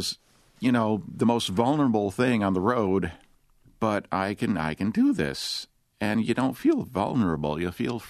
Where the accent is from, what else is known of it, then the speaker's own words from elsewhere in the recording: Michigan, United States; growing up in Southwest Michigan, our history goes back to maybe, I don't know, Titus Bronson and stuff like that.